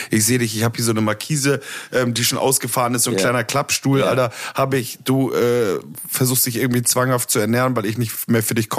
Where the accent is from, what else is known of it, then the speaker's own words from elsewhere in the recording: Berlin, Germany; Ich identifiziere mich als Berliner.